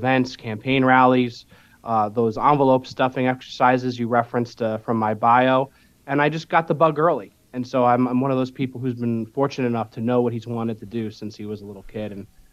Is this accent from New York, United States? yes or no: yes; Staten Island, New York, United States; So I grew up in the Grasmere section of Staten Island, which is very near the Verrazano Bridge. It's an East Shore neighborhood. And, you know, I lived all my life in the area, attended local schools.